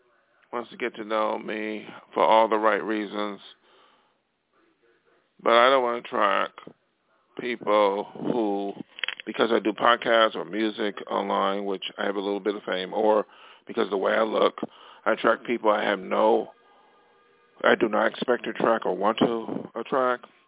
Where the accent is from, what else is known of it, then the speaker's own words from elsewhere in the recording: Buffalo, New York, United States; now in Los Angeles, United States; when I grew up in Amity House or Buffalo, like a teenager, you know, or and they came out to L.A. from East Coast